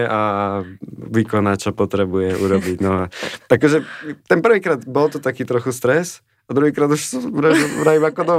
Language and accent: Slovak; Žilina, Žilina Region, Slovakia; Áno, u nás v Žiline